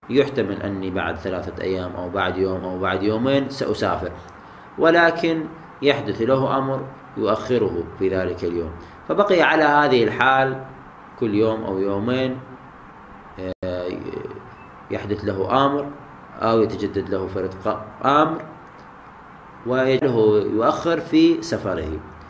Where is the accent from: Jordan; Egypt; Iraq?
Iraq; Najaf, Najaf Governorate; born there; فمثلا أنا ولدت في مدينة النجف، فهنا هذه تعد بلدي وموطني، وأنا أعد فيها حاضرا غير مسافر